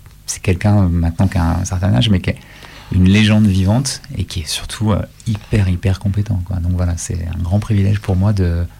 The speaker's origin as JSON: {"language": "French", "town": "Lyon", "region": "Auvergne-Rhône-Alpes", "country": "France", "said": "je viens de Lyon"}